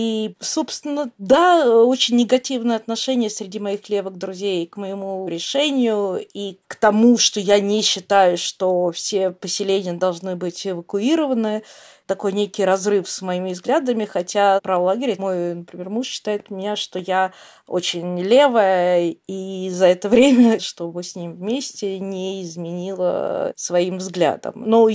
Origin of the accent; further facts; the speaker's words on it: Israel; когда училась в Израиле, училась в религиозной школе, которая принадлежала религиозному сионизму, Бней Акива движения.